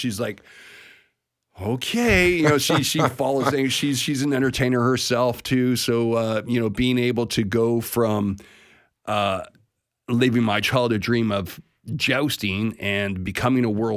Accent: Canada; And being a Canadian, growing up and living in Canada, I could not fuel the fire that the sport of jousting needed.

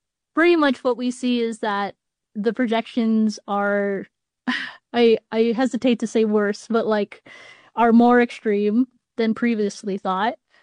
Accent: Kapolei, Hawaii, United States; growing up in Kapolei, we didn't go to the North Shore that often because it's so far away.

